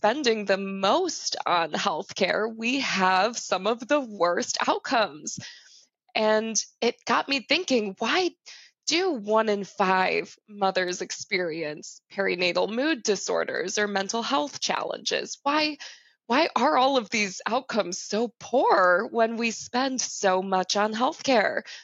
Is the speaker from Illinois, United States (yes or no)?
yes; Chicago, Illinois, United States; now in San Diego, United States; where I moved to San Diego from Chicago. I grew up in Chicago. So I'm a Midwesterner at heart